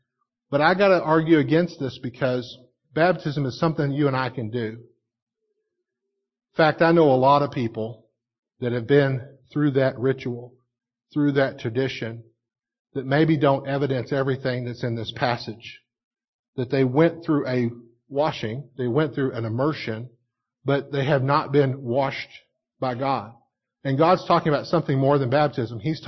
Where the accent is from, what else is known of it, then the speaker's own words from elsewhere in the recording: Texas, United States; I grew up in Texas. I'm a person that grew up in an evangelical tradition.